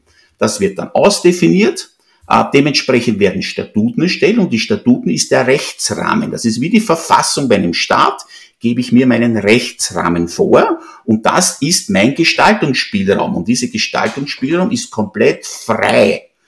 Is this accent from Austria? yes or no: yes; Austria; das ist bei uns in Österreich auch so.